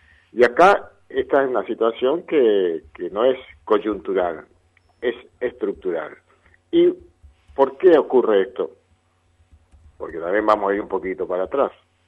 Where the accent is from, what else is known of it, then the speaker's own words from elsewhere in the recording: Argentina; Somos los argentinos